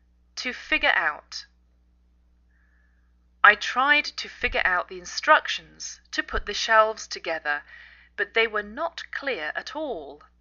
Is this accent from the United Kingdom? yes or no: yes; England, United Kingdom; now in United States; I'm English. I live in the northwest of the United States